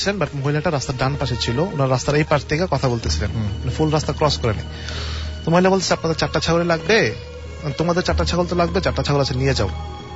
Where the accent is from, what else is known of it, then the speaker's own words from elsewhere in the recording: Bajitpur, Dhaka Division, Bangladesh; ঘটনাগুলো সবগুলো ঘটেছে আমার দেশের বাড়িতে কিশোরগঞ্জে, বাজিতপুর থানা।